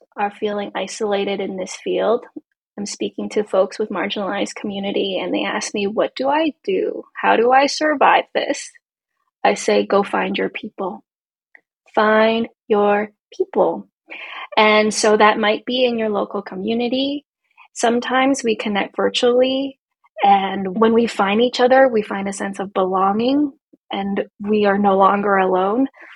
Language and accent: English; Hong Kong; Co is a gender neutral pronoun from my native language. I'm a Hong Konger, many things, as we all are.